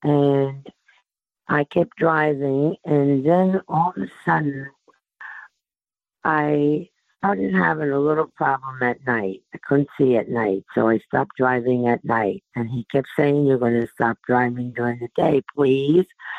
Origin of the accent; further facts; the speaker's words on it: New Jersey, United States; moved away as an adult; now in Myrtle Beach, United States